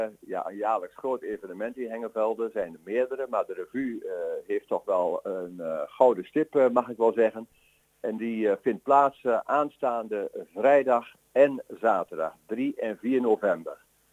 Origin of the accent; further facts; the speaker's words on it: Haaksbergen, Overijssel, Netherlands; En ik kom zelf uit Haaksbergen